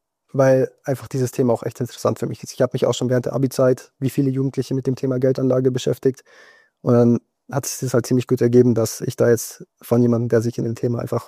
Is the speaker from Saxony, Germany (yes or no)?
no; Traunstein, Bavaria, Germany; Aus Traunstein, das ist schon ziemlich tief in Bayern.